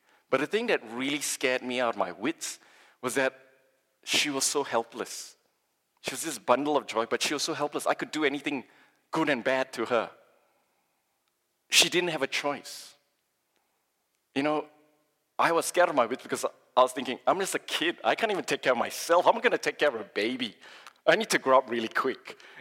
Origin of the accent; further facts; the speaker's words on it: Malaysia; I grew up in Malaysia, and you go to shopping centers